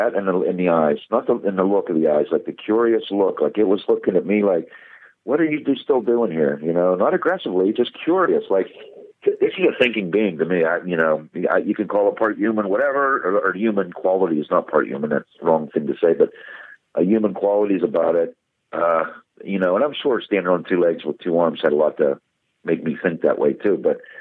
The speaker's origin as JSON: {"language": "English", "region": "Pennsylvania", "country": "United States", "tie": "born or raised there", "said": "it's here it is in my home state."}